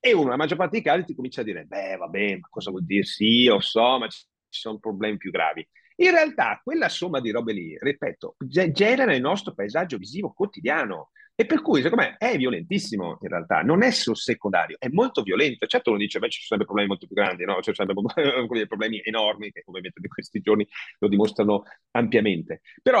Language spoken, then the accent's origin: Italian; Vicenza, Veneto, Italy; born there; io sono nato a Vicenza, passo per Vicenza